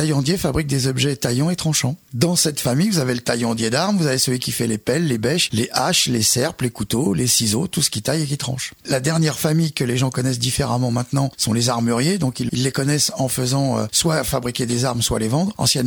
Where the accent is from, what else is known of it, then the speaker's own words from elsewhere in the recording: Paris, Île-de-France, France; quand j'étais petit, j'habitais à Paris.